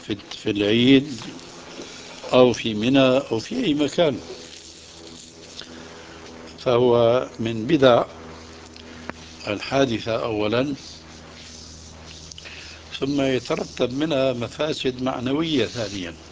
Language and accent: Arabic; Syria; تقليدا عندنا في سوريا ما هو أسوأ من ذلك.